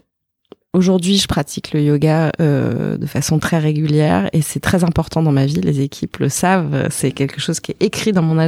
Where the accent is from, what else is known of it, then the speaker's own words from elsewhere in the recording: Italy; also born or lived in Portugal / London; Mes parents étaient à l'époque en poste là-bas et ensuite j'ai grandi en partie en Italie.